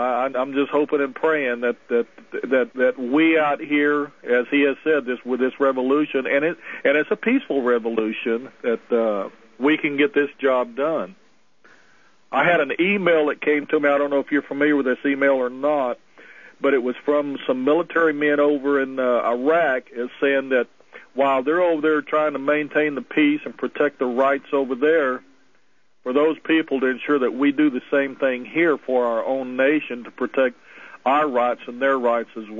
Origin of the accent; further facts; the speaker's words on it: Texas, United States; Incidentally, I am originally from Texas